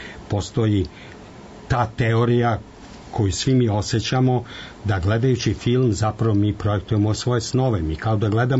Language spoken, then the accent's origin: Serbian; Belgrade, Serbia; born there; ja sam rođen u Beogradu, cunjam po Beogradu i što sam stari sve više cunjam po njemu